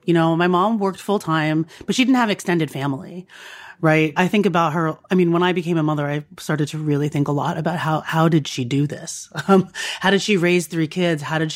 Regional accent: United States; So my mom, you know, I grew up in America hearing my mom say, I'm not your maid.

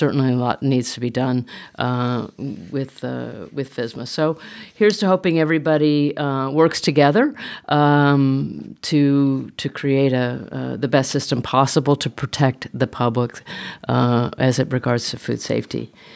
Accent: California, United States; I'm a Californian, so I'm way out of my

